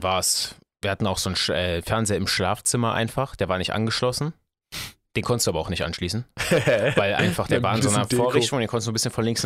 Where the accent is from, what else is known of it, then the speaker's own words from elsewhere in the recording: Berlin, Germany; now in Hamburg, Germany; als Berliner in Hamburg